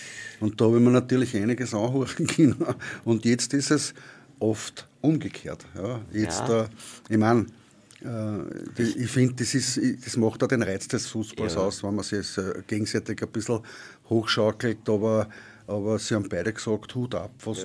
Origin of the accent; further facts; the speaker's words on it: Linz, Upper Austria, Austria; ich bin am Bulgarienplatz in Linz aufgewachsen. Das ist dort, wo jetzt das BFI ist.